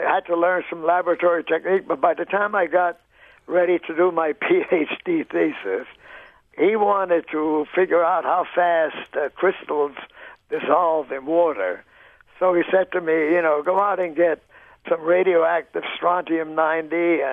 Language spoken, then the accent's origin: English; New York City, New York, United States; I was brought up basically in Little Italy in Manhattan, and we lived in the tenements, but we were very, very tuned to learning.